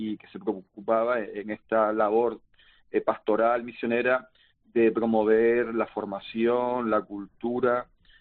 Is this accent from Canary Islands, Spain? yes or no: yes; Canary Islands, Spain; Sí, seguramente le diría que soy canario, ¿no? De español canario.